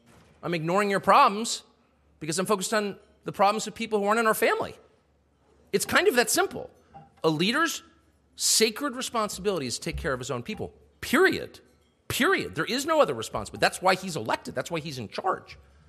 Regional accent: United States; I love the United States above all. I am American.

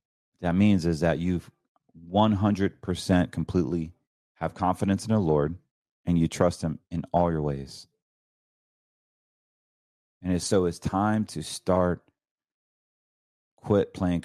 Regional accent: Raleigh, North Carolina, United States; When I was born in Raleigh, North Carolina, I'm more countryer than most of these people. Literally, I grew up with shotguns.

